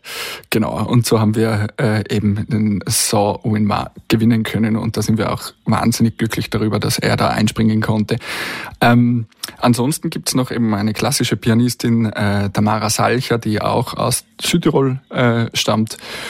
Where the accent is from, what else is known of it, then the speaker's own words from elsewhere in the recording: Innsbruck, Tyrol, Austria; also born or lived in Zirl / Schwaz; Ich bin in Schwarz geboren, tatsächlich, ja. Aufgewachsen in Innsbruck und Zierl.